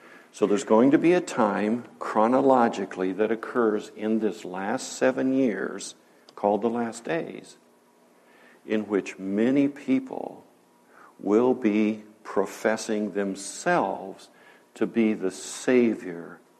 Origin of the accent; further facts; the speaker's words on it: Illinois, United States; I thought, I need to listen to this because, you know, I'm from Illinois, so I want to know what's going on down there.